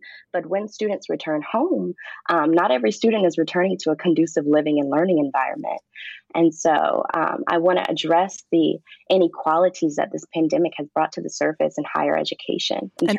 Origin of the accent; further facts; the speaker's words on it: Durham, North Carolina, United States; I come from a college town. I was raised in Durham, North Carolina, which is home to Duke University, raised between Durham and Chapel Hill